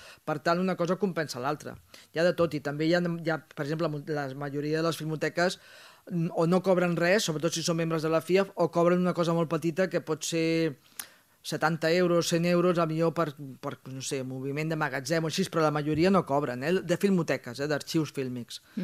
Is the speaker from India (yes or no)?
no; Ripollet, Catalonia, Spain; sóc de Ripollet, i allà a Ripollet també hi ha una associació d'espectadors